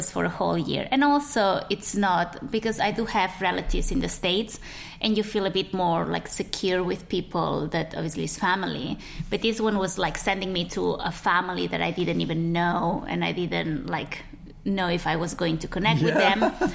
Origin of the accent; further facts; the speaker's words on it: Catalonia, Spain; first language Catalan; English is a second language; So I'm from Catalonia, and in Catalonia they speak Catalan. That's the first language.